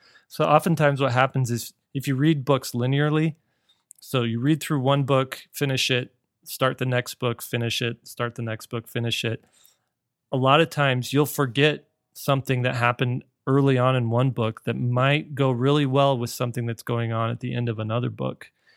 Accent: Mesa, Arizona, United States; I grew up in Mesa, Arizona, which at one point Forbes had it on its list of top 10 boring places to live in the United States.

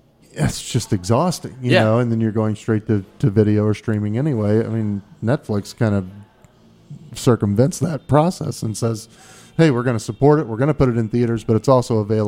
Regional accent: Midwest, United States; now in Washington, United States; I grew up in the Midwest and grew up before all of this was obviously a point of contention.

